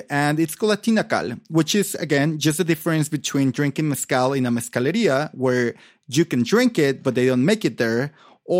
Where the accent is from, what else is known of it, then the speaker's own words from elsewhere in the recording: Mexico City, Mexico; also born or lived in Oaxaca; I grew up in Mexico City, right?